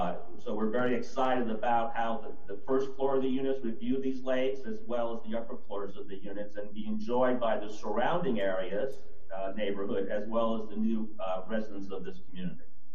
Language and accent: English; Florida, United States; I'm from South Florida, however, I was one of the architects who originally worked with IT&T on this project back in the early 80s.